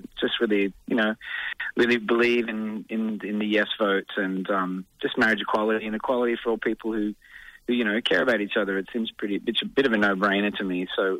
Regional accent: Finley, New South Wales, Australia; Well, essentially, we're three small town kids. We come from Southern Riverina in New South Wales, a town called Finlay

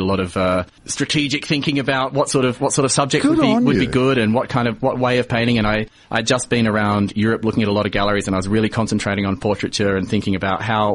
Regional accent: Adelaide, South Australia, Australia; now in Melbourne, Australia; I grew up in Adelaide

